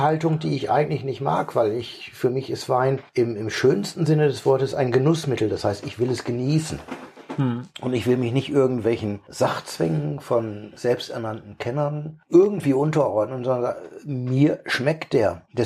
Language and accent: German; Germany; Ja, ich bin aus Friesen und kann lesen.